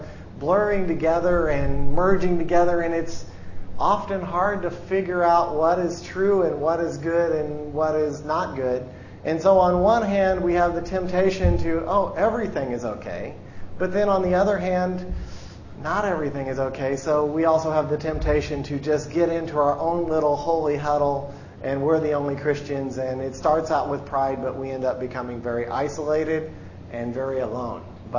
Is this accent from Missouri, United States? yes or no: yes; Missouri, United States; now in Cambodia; and I'm from Missouri too, so it's we'll have to talk and speak. We'll slip into our native dialect.